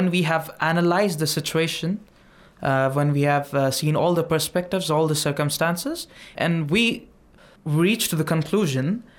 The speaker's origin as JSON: {"language": "English", "country": "India", "second_language": "English", "said": "from India."}